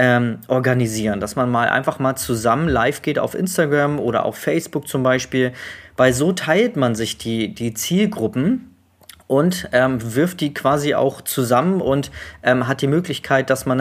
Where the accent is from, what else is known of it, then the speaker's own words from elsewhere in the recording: Neumünster, Schleswig-Holstein, Germany; Ich komme hier aus Neumünster, Schleswig-Holstein.